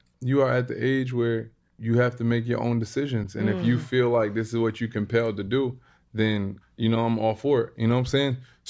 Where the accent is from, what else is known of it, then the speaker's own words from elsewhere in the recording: Newburgh, New York, United States; I had a performance in my hometown in Newburgh, right?